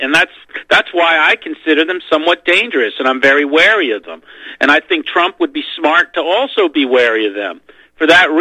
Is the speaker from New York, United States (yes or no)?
yes; New York, United States; back when I was growing up in Long Island, they had music at the Manhasset train station